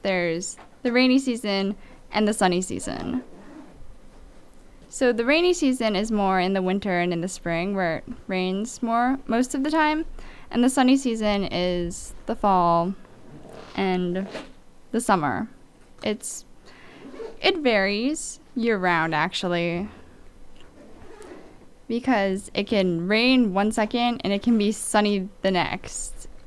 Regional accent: Hawaii, United States; Since I am born and raised in Hawaii, I will be talking about, with my show, I talk about all things Hawaii.

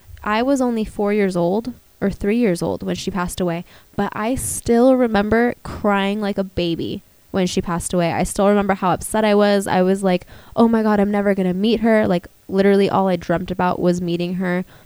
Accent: California, United States; I mean, I've lived, born and raised in the Bay Area my entire life, and I've always seen Pride.

